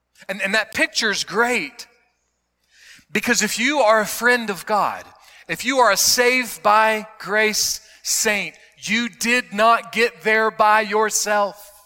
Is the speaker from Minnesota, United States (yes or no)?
no; South Carolina, United States; hey, man, I'm from South Carolina. Which meat do I want to get?